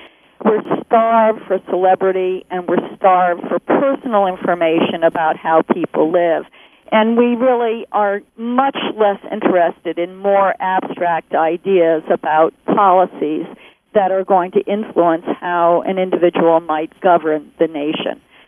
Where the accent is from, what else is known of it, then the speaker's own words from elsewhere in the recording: Mystic, Connecticut, United States; Let's see, I grew up in the Mystic, Connecticut area, so I'm, you know, long-time Connecticut resident, and I actually go back during the summers and over the December break.